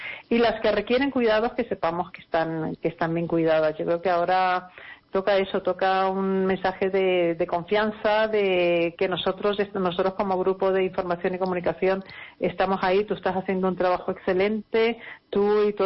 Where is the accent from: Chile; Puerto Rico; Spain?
Spain; el momento que atravesamos es el que demuestra cómo somos los españoles